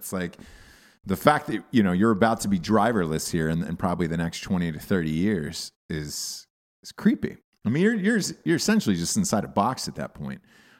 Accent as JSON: {"language": "English", "region": "the South", "country": "United States", "said": "oh, I like trucks and I'm from the South."}